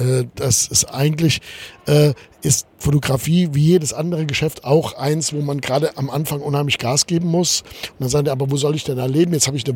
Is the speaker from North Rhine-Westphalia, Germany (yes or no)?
no; Mayen, Rhineland-Palatinate, Germany; born there; Geboren bin ich eigentlich in Mayen. Also wenn die Leute Heimat sagen, heimatliche Gefühle habe ich tatsächlich, wenn ich in dieses kleine Eifelaner Nest namens Mayen komme.